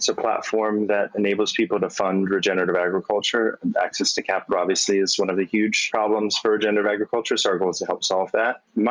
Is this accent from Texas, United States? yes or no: no; Washington, District of Columbia, United States; I grew up in Washington, D.C., in a city. You know, my mom left the farm.